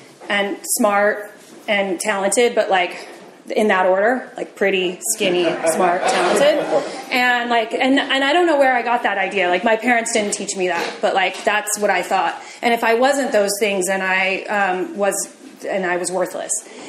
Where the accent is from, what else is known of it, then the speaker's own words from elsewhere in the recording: Pleasant Hill, California, United States; I was raised in Pleasant Hill, which is right through the tunnel. I still live out there. I had a pretty nice suburban upbringing.